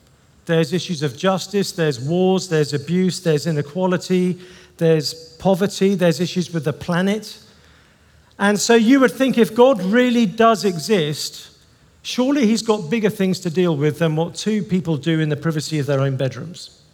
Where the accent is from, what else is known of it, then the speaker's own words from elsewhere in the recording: England, United Kingdom; Now, I'm English